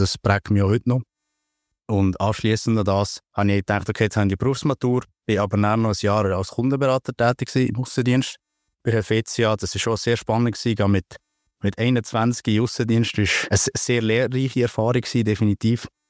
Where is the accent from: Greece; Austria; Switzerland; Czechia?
Switzerland; Bern; Ich habe eine Lehre ursprünglich gemacht bei der Fizia-Versicherung als Kaufmann in Thun und Interlaken. Das gehört mir vielleicht am Dialekt. Also ich bin aus der Region hier